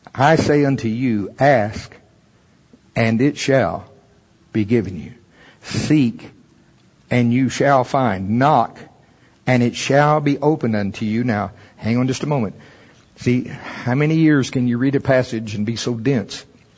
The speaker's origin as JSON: {"language": "English", "country": "United States", "said": "I'm from Pottawatomie County."}